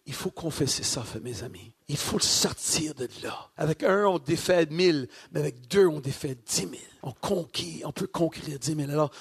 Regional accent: Paris, Île-de-France, France; Je suis un Français. Je suis un Parisien.

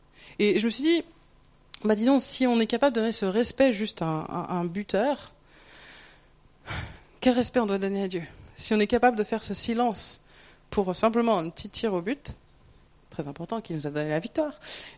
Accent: France; Alors là, en tant que Français, le suivant, c'est pour nous.

